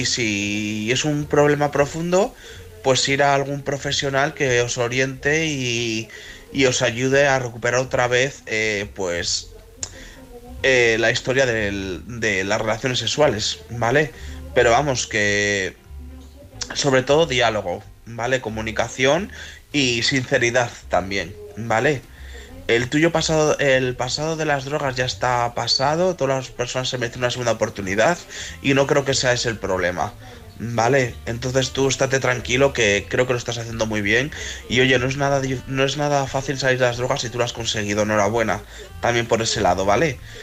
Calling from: León, Castile and León, Spain

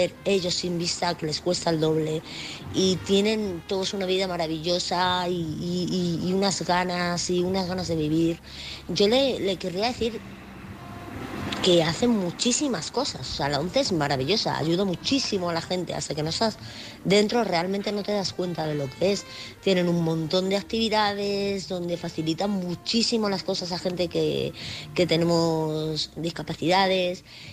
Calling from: Madrid, Community of Madrid, Spain; corresponsal de Madrid.

